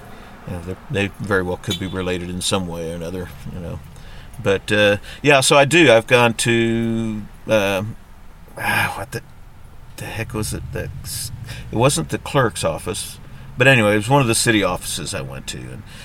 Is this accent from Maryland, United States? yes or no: no; Indiana, United States; You know, growing up in Indiana, you know, you always hear about people that have gone out and seen the Rockies.